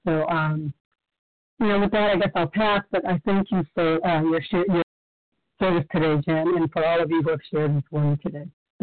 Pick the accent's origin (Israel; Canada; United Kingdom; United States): United States; Cape Cod, Massachusetts; I'm from Cape Cod, Massachusetts.